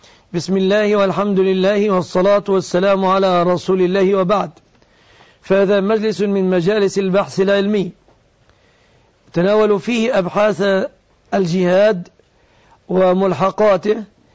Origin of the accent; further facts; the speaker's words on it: Egypt; في بلدتنا مصر هذه الأيام